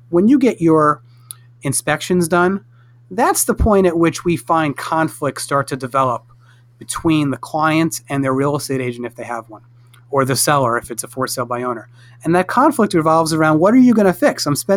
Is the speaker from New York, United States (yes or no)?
yes; New York, United States; You know, growing up in New York, I was a renter for a very long time, and bought a house.